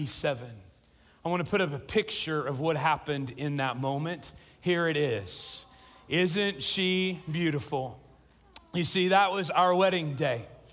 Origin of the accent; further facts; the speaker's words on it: Midwest, United States; I'm from the Midwest, and there's a Midwestern poet who says, I've got two moods, okay and not okay.